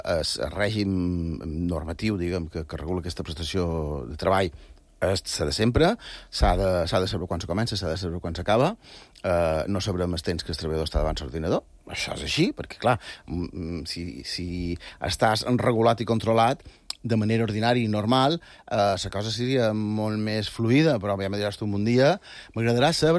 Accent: Balearic Islands, Spain; Som mallorquins

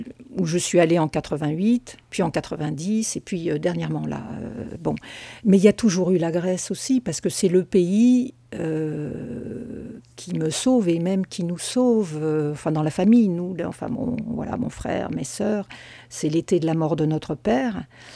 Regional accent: France; Et avec ma mère française, et je suis française, pas seulement parce que j'ai une mère française

